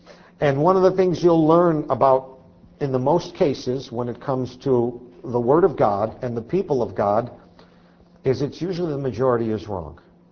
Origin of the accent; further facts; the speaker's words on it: Poughkeepsie, New York, United States; born there; also born or lived in Marlboro / East Buffalo / Williamsville / Amherst; Maybe I was born in Poughkeepsie, and then I moved to, I don't know, we were in a place called Marlboro for a while, and then we were in East Buffalo, and then we moved to Williamsville and Amherst, then to Kenmore.